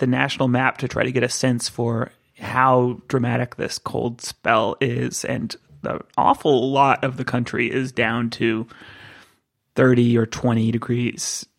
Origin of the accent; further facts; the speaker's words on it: California, United States; I'm like, I grew up in California, in an area of California where there are practically no seasons.